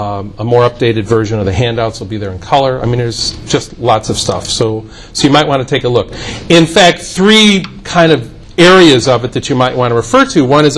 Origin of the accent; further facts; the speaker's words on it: Rochester, New York, United States; Just to introduce myself … I'm from Rochester, New York.